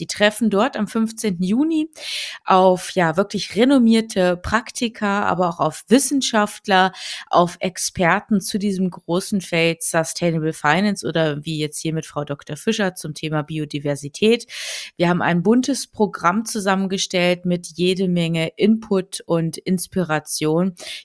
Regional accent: Harz, Germany; Ich komme aus dem Harz

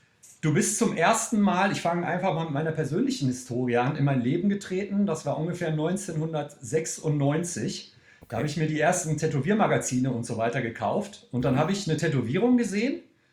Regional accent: Cologne, North Rhine-Westphalia, Germany; von meinem Heimatort Köln, von meiner Wohnung.

